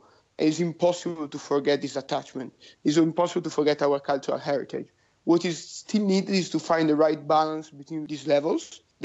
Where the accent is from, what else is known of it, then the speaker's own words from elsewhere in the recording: Italy; English is a second language; So I grew up as an Italian in a European context.